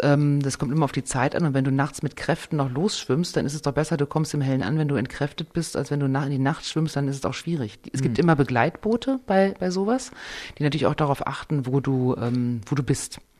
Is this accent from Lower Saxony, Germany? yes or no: no; Paderborn, North Rhine-Westphalia, Germany; Der kommt also auch da weg, wo ich herkomme und so.